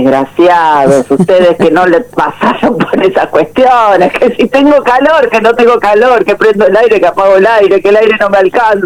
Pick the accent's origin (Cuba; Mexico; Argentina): Argentina; los argentinos no somos argentinos